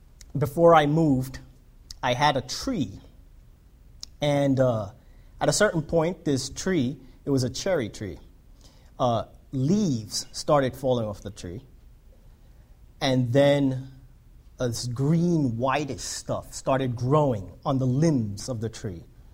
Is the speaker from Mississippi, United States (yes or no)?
no; New York City, New York, United States; I was a city-bred kid. I grew up in New York City. I never had a cherry tree in my house. until I got to Pennsylvania.